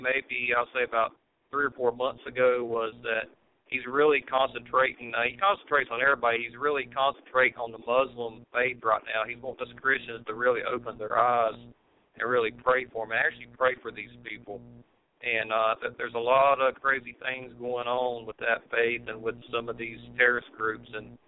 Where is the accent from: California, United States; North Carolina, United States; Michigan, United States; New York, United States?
North Carolina, United States; if anybody is in the North Carolina area or is actually, you know, in my hometown here in Catawba County and you want one of these things